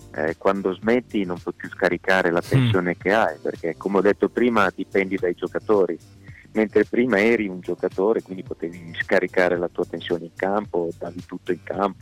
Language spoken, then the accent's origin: Italian; Aosta Valley, Italy; ho fatto, praticato, beh, giustamente da valdostano, un po' tutti gli sport invernali possibili, immaginabili